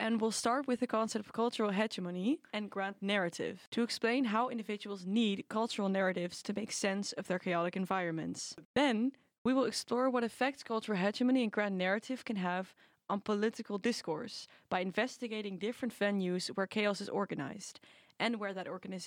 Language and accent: English; Netherlands; Yes, I did.